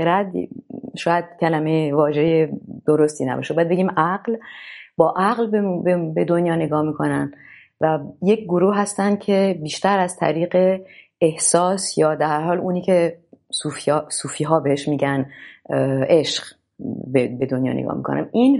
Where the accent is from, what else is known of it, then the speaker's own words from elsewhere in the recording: Tehran, Tehran Province, Iran; با اینکه مادرم فرانسوی هستن، میتونم بگم که زبان مادریم فارسیه، برای اینکه در تهران تولد شدم